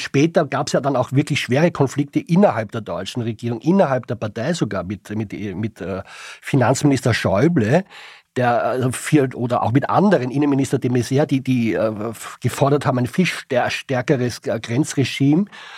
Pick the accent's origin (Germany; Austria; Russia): Austria; aber auch bei uns in Österreich